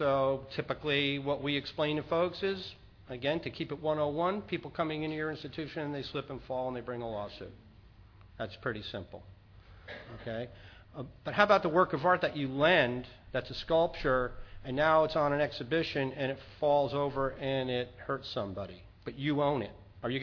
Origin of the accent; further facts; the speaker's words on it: New York, United States; from New York.